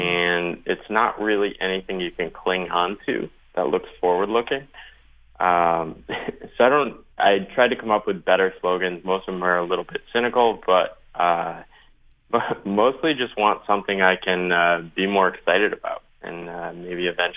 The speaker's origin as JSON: {"language": "English", "region": "Connecticut", "country": "United States", "tie": "born or raised there", "said": "So as background, I grew up, born and raised in Connecticut, went to the University of Connecticut."}